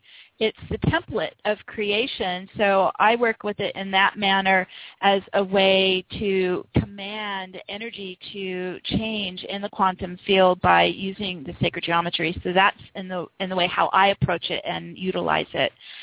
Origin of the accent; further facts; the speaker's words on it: Los Angeles, California, United States; I was, of course, in shock since I came from Los Angeles.